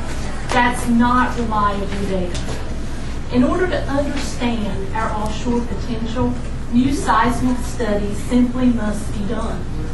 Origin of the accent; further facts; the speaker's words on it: North Carolina, United States; I grew up in Pamlico County, just a little up the coast on Buse Creek Island.